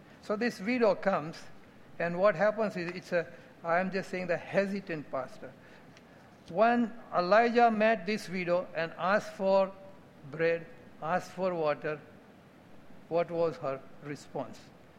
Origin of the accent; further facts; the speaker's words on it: North India, India; Now, I grew up in North India.